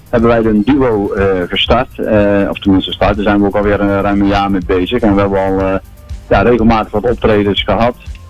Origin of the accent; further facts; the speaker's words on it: Rosmalen, North Brabant, Netherlands; Ja, nou, ik kom officieel ook uit Brabant, hè, Den Bosch, dus of Rosmalen.